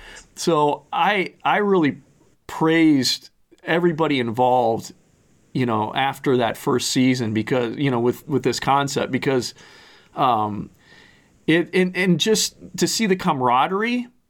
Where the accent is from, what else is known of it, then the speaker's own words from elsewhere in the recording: Minnesota, United States; technically at 32, you learn this stuff as a Minnesotan.